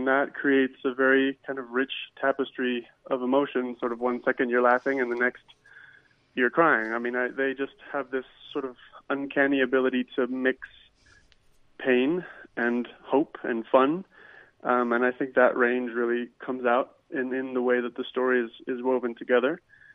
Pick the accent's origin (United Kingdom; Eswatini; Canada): Eswatini; now in United States; I came to make Swaziland my filmmaking home because it was my home. I grew up in Swaziland. My family still lives there.